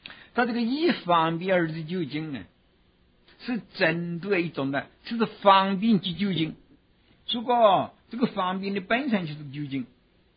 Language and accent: Chinese; China; 我们中国人就是心明双修啊